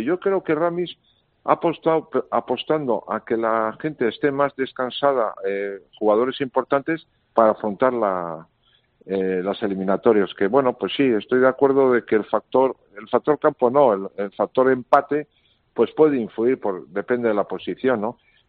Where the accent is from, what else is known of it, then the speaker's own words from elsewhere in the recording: Durango, Basque Country, Spain; Pues como yo soy de Durango